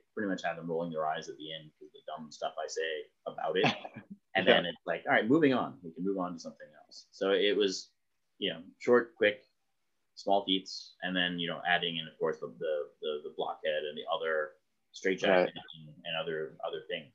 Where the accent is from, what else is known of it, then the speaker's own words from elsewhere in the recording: Indianapolis, Indiana, United States; now in Baltimore, United States; So, being in Baltimore, there's a thing I do with a horseshoe that still makes people rumbly. But I grew up in Indianapolis